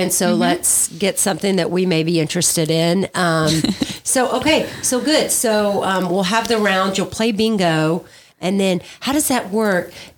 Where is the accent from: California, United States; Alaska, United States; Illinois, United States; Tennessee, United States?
California, United States; Pasadena; I am from Pasadena. So felt right at home walking into this bike bar.